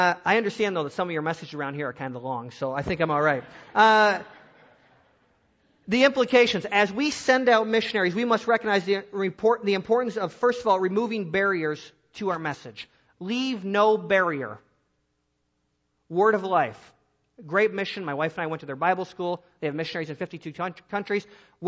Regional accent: Michigan, United States; I was born and raised in Michigan.

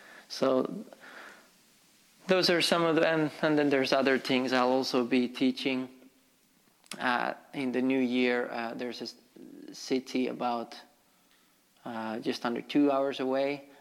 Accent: Finland; I grew up in Finland, born here, and I did not grow up in a Christian family

